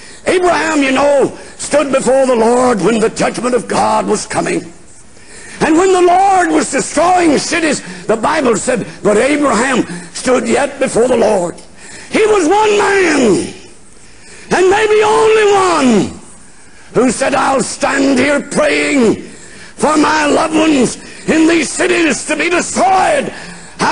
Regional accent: the South, United States; But I was raised in the South, my brother and I, on a farm.

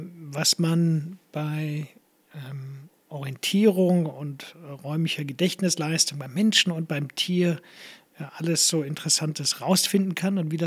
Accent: Rhineland-Palatinate, Germany; Ich komme ja aus dem Ahrtal

